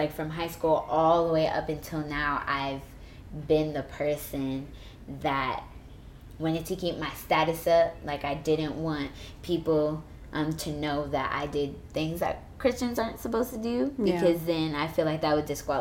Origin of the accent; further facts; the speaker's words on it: Somerset, New Jersey, United States; So personally, I grew up in Somerset, New Jersey